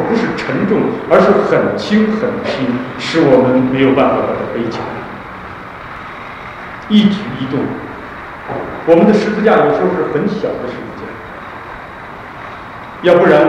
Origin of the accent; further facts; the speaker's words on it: China; 大陆来的人，我是大陆来的人